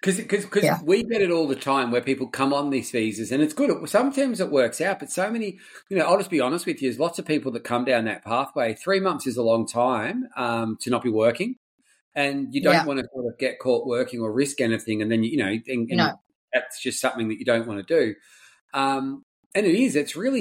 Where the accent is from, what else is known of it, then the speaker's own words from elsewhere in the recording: Australia; we do as an Aussie.